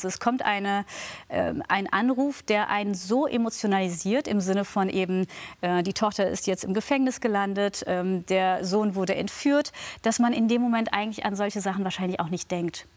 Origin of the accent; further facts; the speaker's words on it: Germany; Wir sind ja natürlich in Deutschland aufgewachsen. Deswegen würde ich sagen, dass ich eben sehr viel von der deutschen Lebensweise, europäischen mitbekommen habe. Und trotzdem war das Türkische immer ein Teil davon.